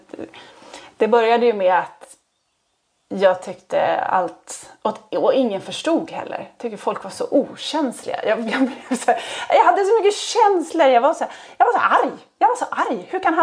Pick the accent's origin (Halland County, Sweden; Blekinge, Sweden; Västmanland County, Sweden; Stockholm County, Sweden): Stockholm County, Sweden; Södertälje; mamma har i trappen hemma i Södertälje på mitt liksom barndomshem.